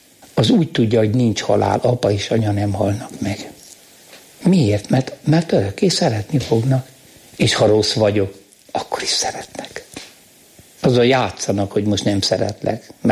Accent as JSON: {"language": "Hungarian", "country": "Hungary", "said": "nem, én magyar vagyok. Magyar!"}